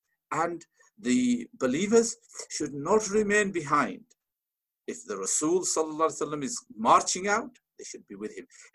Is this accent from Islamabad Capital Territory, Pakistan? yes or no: no; Punjab, Pakistan; So I was born in Pakistan, and I grew up in a village, a very beautiful village in Punjab, near Islamabad, the capital of Pakistan.